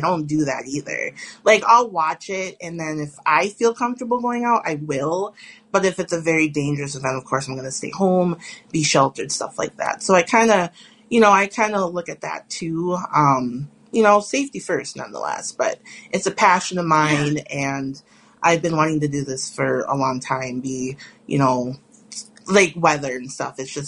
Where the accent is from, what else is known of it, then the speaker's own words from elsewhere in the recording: Ada, Minnesota, United States; also born or lived in Twin Cities, United States; So my hometown is Ada, Minnesota, which is about 45 minutes north of the Fargo-Moorhead area. So in Norman County, I did move away for a little bit, moved to the Twin Cities about 20 years ago, and I moved back in 2015.